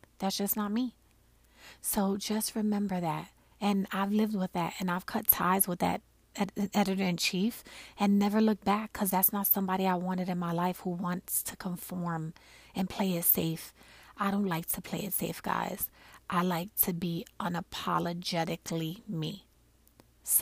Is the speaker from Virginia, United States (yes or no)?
no; Brooklyn, New York, United States; Listen, I'm from Brooklyn.